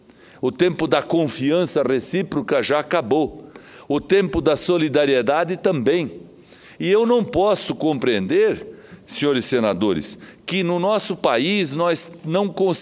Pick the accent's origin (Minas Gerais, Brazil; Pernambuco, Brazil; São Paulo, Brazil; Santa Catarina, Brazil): Santa Catarina, Brazil; Não é porque eu sou de Santa Catarina